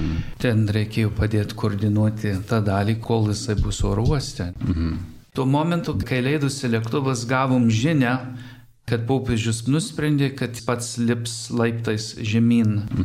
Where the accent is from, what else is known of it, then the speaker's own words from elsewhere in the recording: Northern Canada, Canada; Gimęs ir augęs Šiaurės Kanadoje.